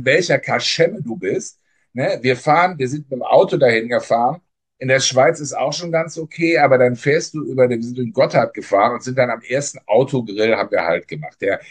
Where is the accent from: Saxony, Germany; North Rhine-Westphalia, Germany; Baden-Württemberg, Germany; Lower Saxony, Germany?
North Rhine-Westphalia, Germany; Gerade du und ich, wir sind aufgewachsen in Nordrhein-Westfalen.